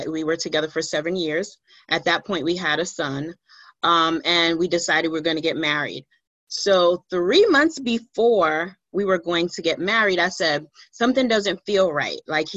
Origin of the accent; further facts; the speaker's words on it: Beaufort, South Carolina, United States; now in New York, United States; I live in Manhattan, New York. I was raised in Beaufort, South Carolina, and then I came back to New York. I've been here now for 25 years.